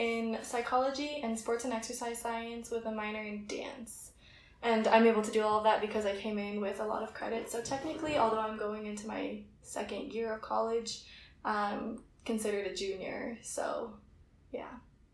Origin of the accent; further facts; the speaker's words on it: Aurora, Colorado, United States; I'm from Aurora, Colorado, and yeah, I chose UNC because ultimately it was the best financial decision